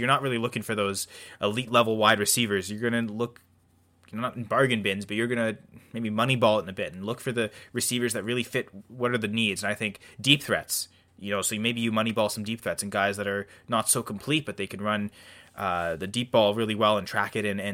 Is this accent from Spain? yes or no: no; Canada; I'm Canadian, I watch the CFL